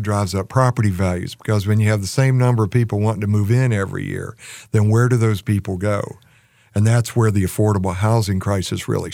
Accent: Raleigh, North Carolina, United States; now in Chapel Hill, United States; Yeah, I grew up in Raleigh. I remember him on TV every night.

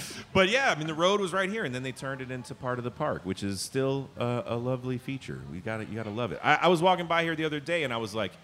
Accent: Chicago, Illinois, United States; besides all the stuff that I know just from being a Chicagoan.

